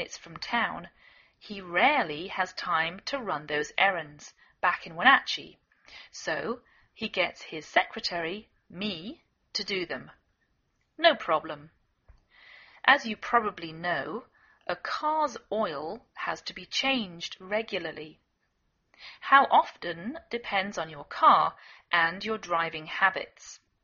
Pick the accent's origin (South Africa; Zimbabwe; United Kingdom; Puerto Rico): United Kingdom; England; now in United States